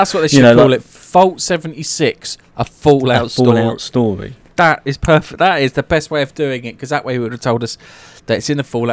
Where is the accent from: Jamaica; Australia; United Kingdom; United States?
United Kingdom; England; You say tomato, I say tomato, because we're both English.